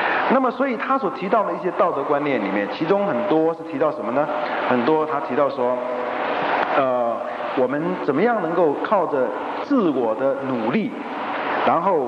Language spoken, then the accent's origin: Chinese; China; 尤其我们中国人，我想我们非常崇拜孔子